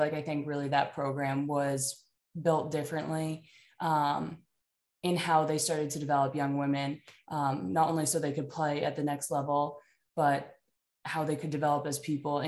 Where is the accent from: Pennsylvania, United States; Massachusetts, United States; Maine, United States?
Maine, United States; now in Arizona, United States; I grew up in Maine, but I ended up playing basketball at Nova for my first 2 years at least, and then I transferred to Boston.